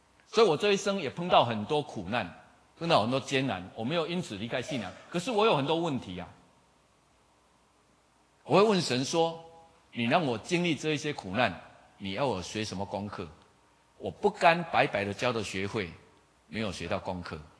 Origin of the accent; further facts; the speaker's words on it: Taiwan; 你不要以为我们是台湾人，我们没有什么束缚，我们还是有很多传统的束缚。